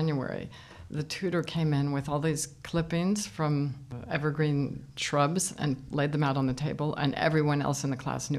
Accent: East Coast, United States; And growing up in America on the East Coast, one of my idols had been a New York Times writer, Ada Louise Huxtable

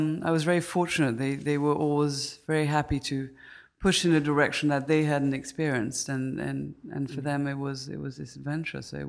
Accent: Switzerland; also born or lived in United States; I've got an Austrian father, a German mother, and a British passport. And I grew up in Switzerland.

